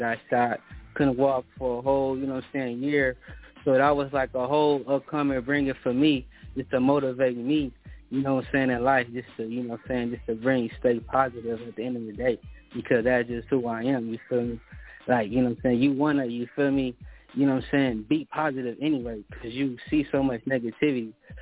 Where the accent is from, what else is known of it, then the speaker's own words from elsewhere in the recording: Los Angeles, California, United States; I'm 31 years old, born and raised in South Central, L.A., California.